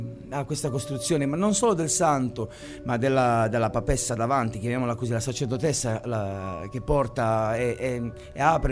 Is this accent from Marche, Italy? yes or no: no; Quartu Sant'Elena, Sardinia, Italy; io sono di Quarto, sono di qua, non c'erano ancora i cheap flight, non c'erano ancora i biglietti. È la prima volta che andai via dalla Sardegna